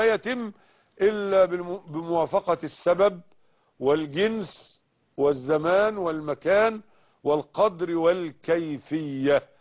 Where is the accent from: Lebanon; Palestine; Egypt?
Egypt; اذا كانت الحكومة المسلمة في بلادنا مصر تسمح بذلك فلا حرج